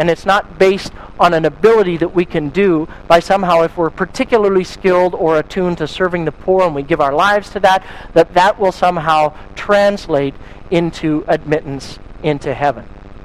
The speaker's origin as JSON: {"language": "English", "country": "Canada", "said": "as a Canadian, I want to be able to stand there and say"}